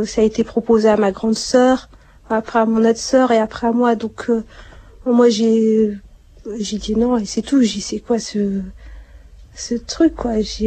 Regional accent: Morocco; Il sait comment on a grandi au Maroc.

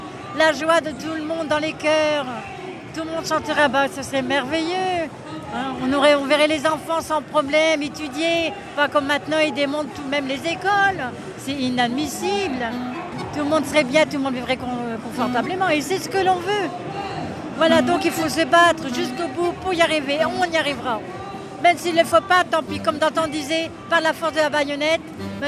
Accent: Douai, Hauts-de-France, France; Ben là, je viens de Douai, moi.

